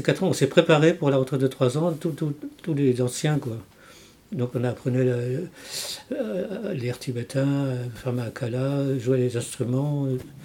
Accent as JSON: {"language": "French", "town": "Paris", "region": "Île-de-France", "country": "France", "also_born_or_lived": "London, United Kingdom", "said": "Enfin, moi je suis parisien, français parisien."}